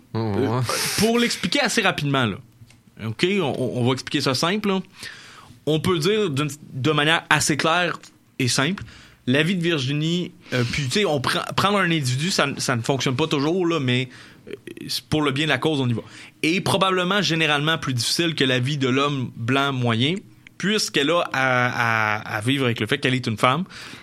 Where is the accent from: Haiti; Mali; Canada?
Canada; Quebec; En tant que Québécois, homme blanc, là, par exemple, là, cisgenre